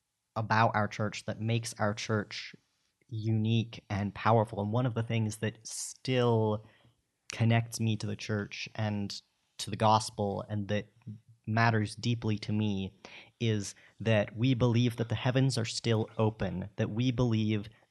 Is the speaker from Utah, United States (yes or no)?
yes; Utah, United States; growing up in Utah in the middle of the suburbs where there's a chapel on every corner